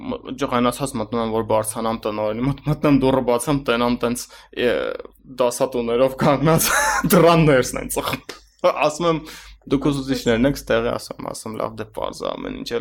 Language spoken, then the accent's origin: Armenian; Stepanakert, Nagorno-Karabakh, Azerbaijan; Ես ծնվել եմ Արցախում ու սովորել եմ երկու դպրոց, միջև 5-րդ դասարանը մի դպրոց եմ սովորել, 5-ից հետո ֆիզմատ դպրոցն եմ սովորել Արցախի, որը Երևանի ֆիզմատի մասնաճյուղն է, Ստեփանակերտում։